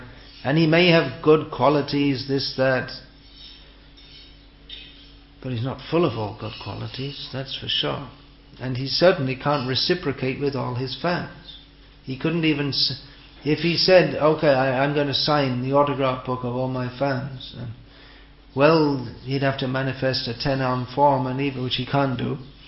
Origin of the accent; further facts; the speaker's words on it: England, United Kingdom; Even though I was brought up in England, I was interested in soccer.